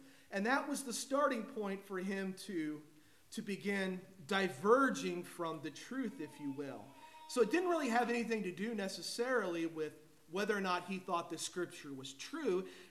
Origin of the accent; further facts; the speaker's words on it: United States; So here I am, I'm an American